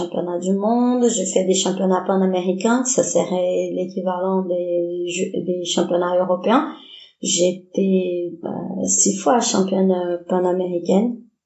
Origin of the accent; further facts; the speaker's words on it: Belo Horizonte, Minas Gerais, Brazil; French is a second language; now in France; Je suis de Belo Horizonte. C'est pas loin des rios, comme ça on peut se repérer. Mais j'habitais pas à côté de la mer.